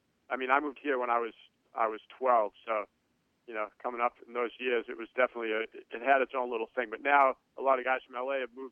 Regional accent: Boston, Massachusetts, United States; now in Las Vegas, United States; I'm from Boston originally. I live in Vegas.

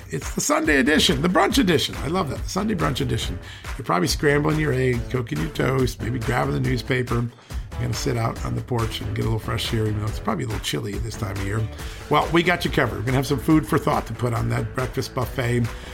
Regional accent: Virginia, United States; Congressman Ben Klein from my home state of Virginia, actually represents my district where I have my cabin.

